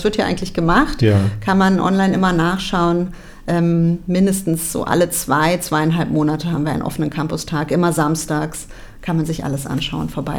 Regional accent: Berlin, Germany; now in Erfurt, Germany; ich komme ja aus Berlin, eine sehr, sehr große Stadt, eine sehr volle Stadt, eine sehr laute Stadt.

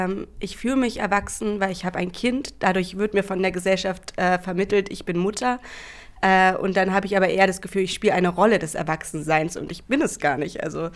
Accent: Berlin, Germany; born there; Ich bin in Berlin geboren und wohne hier auch noch.

